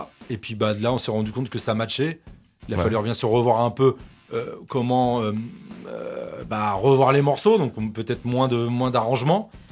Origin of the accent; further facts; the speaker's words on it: Normandy, France; Alors, nous, on vient du 27.